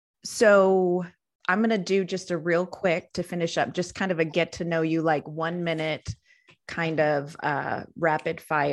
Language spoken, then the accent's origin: English; Pennsylvania, United States; Right. Okay, so I grew up in Pennsylvania.